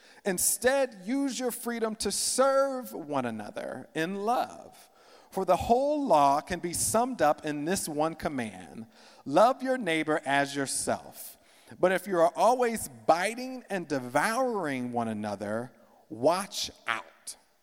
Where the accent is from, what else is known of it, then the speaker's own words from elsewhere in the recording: South Carolina, United States; So I grew up in South Carolina.